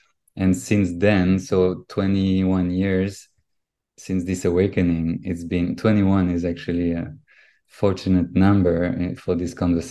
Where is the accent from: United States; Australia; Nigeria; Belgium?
Belgium; Brussels; English is a second language; I was born in Belgium, in Brussels. So French-speaking part of Belgium.